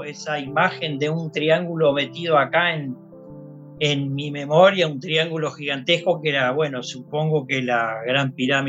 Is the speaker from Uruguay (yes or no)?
yes; Uruguay; yo vengo del Cairo, soy uruguayo, pero también soy argentino y también soy latinoamericano.